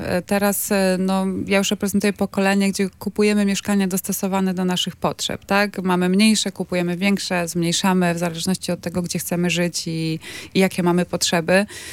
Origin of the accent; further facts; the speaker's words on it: Elbląg, Warmian-Masurian Voivodeship, Poland; Ja pochodzę z Elbląga i tam ilość autobusów, częstotliwość dramatycznie spada.